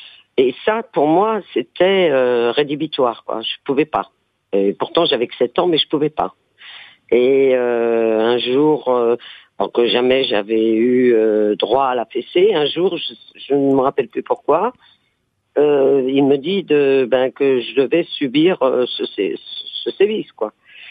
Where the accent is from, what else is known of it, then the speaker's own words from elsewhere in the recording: Savigny-sur-Braye, Centre-Val de Loire, France; j'ai 55 ans. Et je vous parle d'une anecdote de mon enfance quand j'étais en CE1, CE2, dans Loir-et-Cher, à Savigny-sur-Braye.